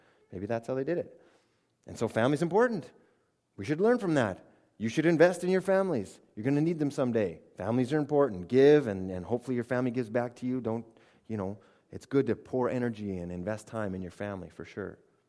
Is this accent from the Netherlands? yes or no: no; Canada; now in United States; And I was from Canada in the States, so I put a bunch of flags on it, or a bunch of maple leaves.